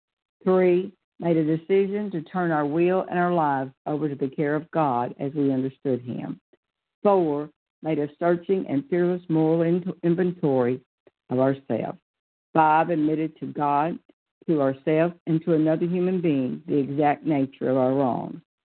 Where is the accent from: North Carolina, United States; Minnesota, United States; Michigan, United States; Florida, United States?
Florida, United States; Pensacola; I'm from Pensacola, Florida